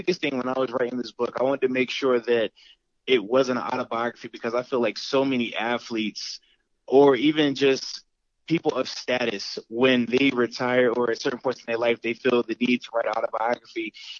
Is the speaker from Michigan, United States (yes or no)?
no; Pittsburgh, Pennsylvania, United States; Pittsburgh, so that was a surreal moment for me during that phase as well, because he's another guy from my hometown, had success, had to overcome obstacles